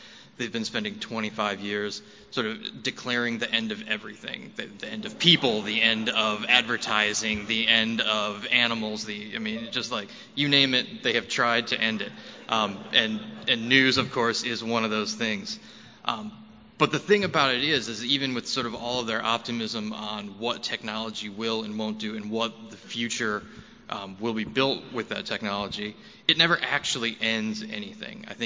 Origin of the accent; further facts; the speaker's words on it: Ann Arbor, Michigan, United States; born there; I was born in Ann Arbor and started my career as an intern for the Detroit Free Press